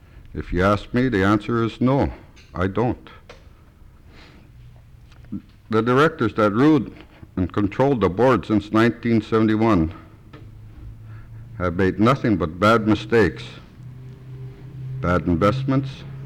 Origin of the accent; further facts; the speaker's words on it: Alaska, United States; I was born and raised in Alaska. I'm a Sea Alaska shareholder.